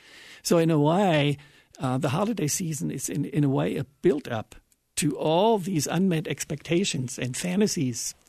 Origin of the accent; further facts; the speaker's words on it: Germany; moved away; I grew up in Germany, and I came to this country 30 years ago.